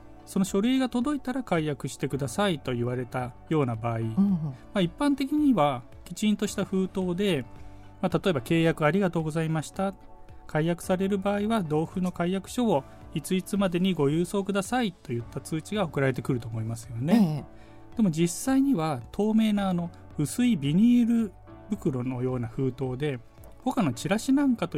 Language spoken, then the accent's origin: Japanese; Nirasaki, Yamanashi, Japan; え、韮崎市の出身です。